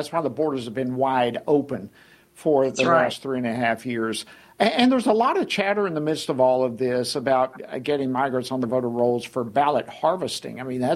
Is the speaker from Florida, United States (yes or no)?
no; Georgia, United States; And this is a state, my home state, where President Biden won 2020 by fewer than 12,000 votes.